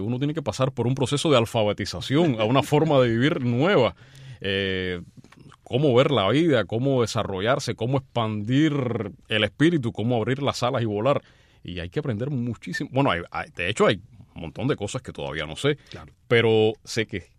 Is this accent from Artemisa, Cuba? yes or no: yes; Güira de Melena, Artemisa, Cuba; Soy natural de Guira de Melena, en la antigua provincia de La Habana, que ahora ya tiene otra división.